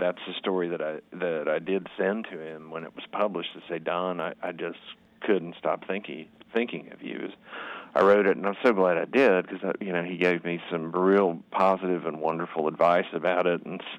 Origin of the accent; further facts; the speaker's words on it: the Ozarks, United States; growing up in the Ozarks, you'd meet people named Micah, and you'd meet Nahum